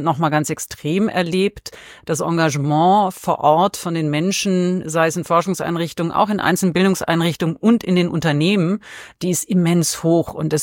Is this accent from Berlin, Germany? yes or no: no; Frankfurt, Hesse, Germany; now in Bad Soden, Germany; Also ich bin Frankfurterin, lebe in Bad Soden